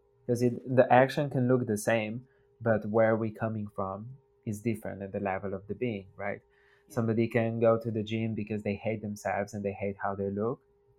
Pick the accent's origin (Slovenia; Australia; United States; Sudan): Slovenia; English is a second language; I was born and raised in Slovenia, and there's just kind of like a natural way of being